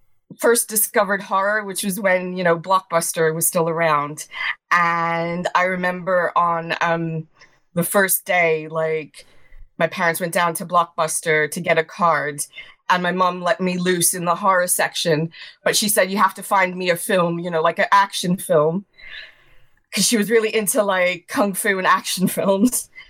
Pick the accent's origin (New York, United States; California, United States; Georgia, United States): New York, United States; now in London, United Kingdom; I'm originally from Long Island.